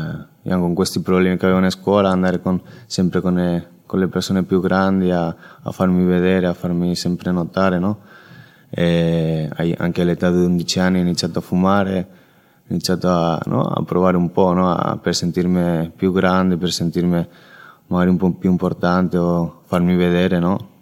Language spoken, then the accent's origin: Italian; Spain; Italian is a second language; anche io vengo dalla Spagna, ho 24 anni